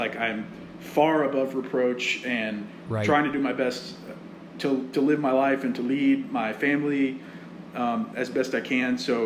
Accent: the South, United States; I was brought up in the South and very much brought up in a non-denominational church my entire life.

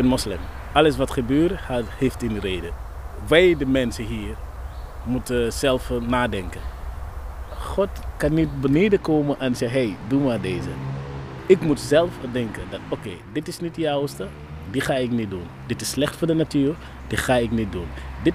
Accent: Gambia; Dutch is a second language; now in Netherlands; Ik kom uit Gambia, West-Afrika. Net pas in Nederland gekomen.

